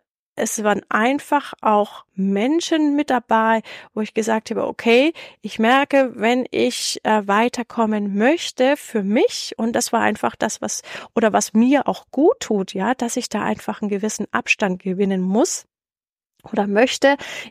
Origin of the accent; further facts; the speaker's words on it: Germany; wir es ja als Deutsche